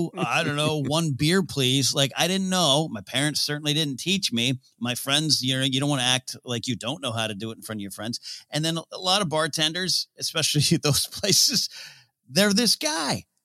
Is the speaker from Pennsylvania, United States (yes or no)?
no; Arroyo Grande, California, United States; Even though there was two local bars in my hometown in the Arroyo Grande Village.